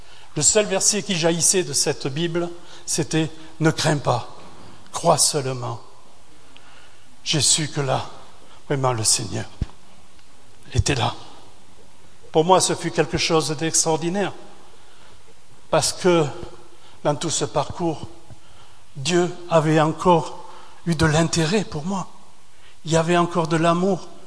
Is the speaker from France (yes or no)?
yes; France; now in England; Moi, je suis en Angleterre, je suis français, je ne parle pas un mot de français